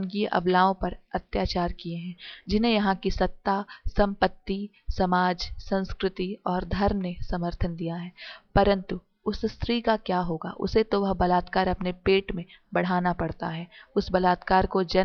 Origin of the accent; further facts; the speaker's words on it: India; हमारा गांव महाराष्ट्र कर्नाटक के सीमा विवाद में फंसा हुआ है। हमारी तहसील में हमेशा सीमा विवाद का झगड़ा चलता रहता है। हाँ, महाराष्ट्र के या कर्नाटक के, हमारी भाषा की भी यही स्थिति है। आसपास के परिवेश में कन्नड़ बोली जाती है